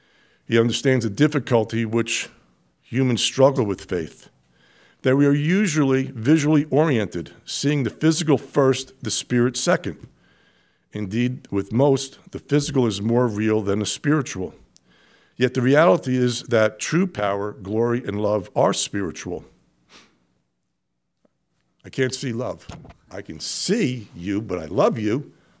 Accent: New Jersey, United States; Luke uses the Greek word, I'm from New Jersey, doulos, meaning bondslaven.

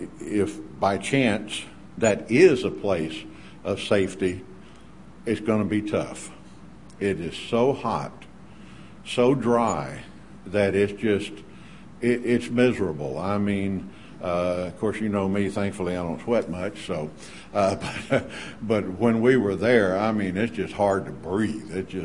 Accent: the South, United States; I grew up saying Petra in the South, so I should have known that that was probably wrong.

